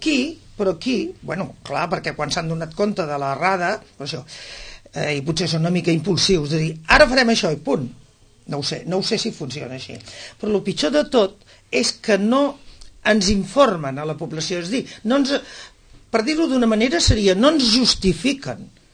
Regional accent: Sitges, Catalonia, Spain; Que ja t'ho dic, que jo soc de Sitges

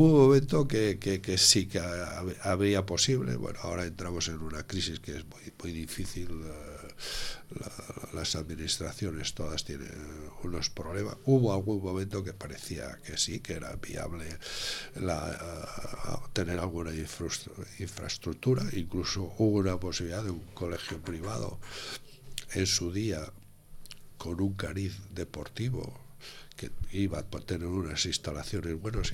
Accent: Sitges, Catalonia, Spain; que también somos de Sitges.

